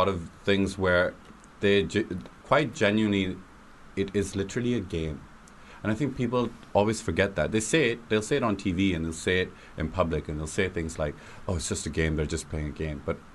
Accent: Karachi, Sindh, Pakistan; I grew up in Karachi in a military family.

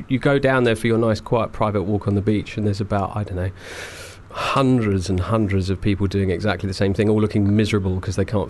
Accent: Whitstable, South East England, United Kingdom; also born or lived in Canterbury; In fact, I wasn't born in Whitstable. I was born in Canterbury and I grew up in Whitstable.

